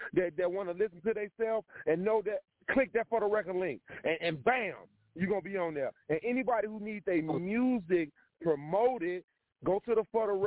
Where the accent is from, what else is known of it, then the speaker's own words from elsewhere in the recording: Chicago, Illinois, United States; I'm from Chirac, man.